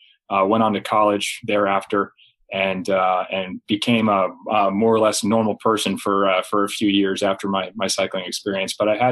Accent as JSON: {"language": "English", "region": "California", "country": "United States", "tie": "born or raised there", "said": "I think it's because of my hometown, small town in California, just south of San Francisco."}